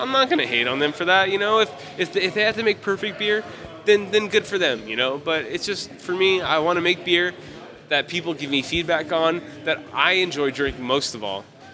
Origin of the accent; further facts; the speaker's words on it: California, United States; I'm from California, so I've tried Space Trace multiple times